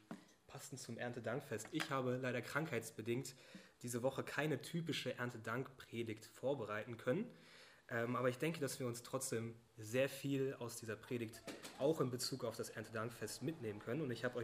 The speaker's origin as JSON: {"language": "German", "town": "Worms", "region": "Rhineland-Palatinate", "country": "Germany", "said": "Ich komme ursprünglich aus Rheinland-Pfalz. Bin in Worms geboren, wenn das vielleicht etwas sagt."}